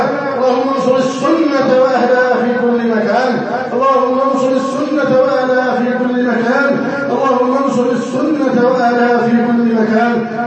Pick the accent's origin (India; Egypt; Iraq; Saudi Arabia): Egypt; اللهم احفظ بلدنا مصر. اللهم احفظ اقتصادنا.